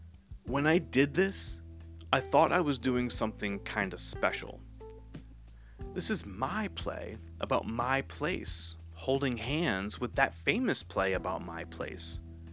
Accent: New Hampshire, United States; I grew up in that area. The mountain mentioned in Thornton Wilder's play, Monadnock, rises above my hometown, giving it a sort of majestic postcard look.

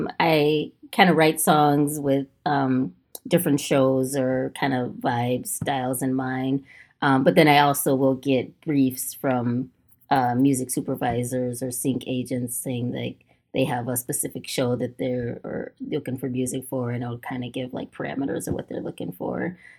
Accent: Chicago, Illinois, United States; now in Milwaukee, United States; Yes. Yes. I grew up in Chicago. Yeah.

